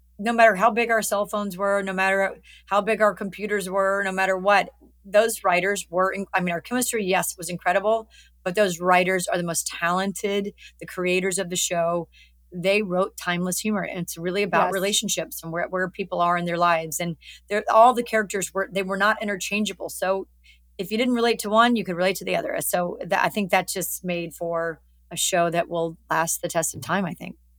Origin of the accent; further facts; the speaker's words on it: Alabama, United States; I look better in the South. I'm from Alabama. I love it.